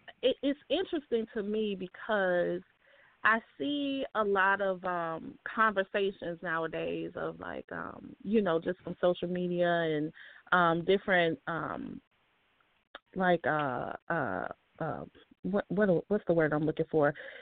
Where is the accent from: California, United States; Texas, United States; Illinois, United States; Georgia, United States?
Illinois, United States; Chicago; moved away; Cities, definitely Chicago because that's my hometown.